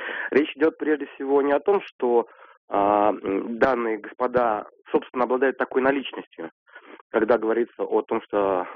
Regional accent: Moscow, Russia; я из Москвы.

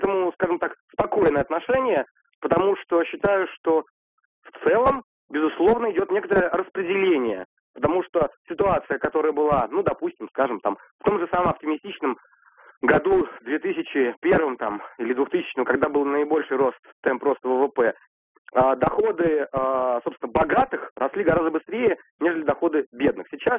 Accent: Moscow, Russia; я из Москвы.

